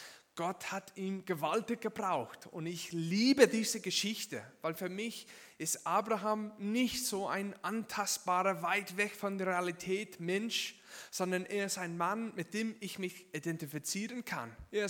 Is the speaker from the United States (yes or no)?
yes; United States; German is a second language; now in Walzenhausen, Switzerland; ich komme aus den USA und ich bin ein Missionar bei Movida in der Schweiz, in Walzenhausen.